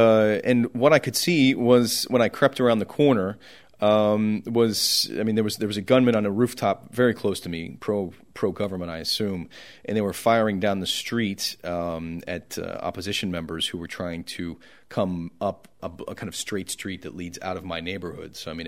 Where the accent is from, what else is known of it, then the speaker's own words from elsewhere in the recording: Ohio, United States; I'm from Ohio where we had tornado drills in elementary school, and it was very much like that.